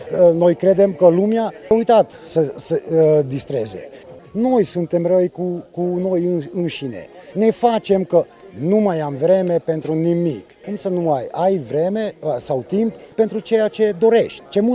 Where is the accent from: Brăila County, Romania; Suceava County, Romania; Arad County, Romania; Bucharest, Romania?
Arad County, Romania; Pecica; Eu sunt din Pecica, Arad.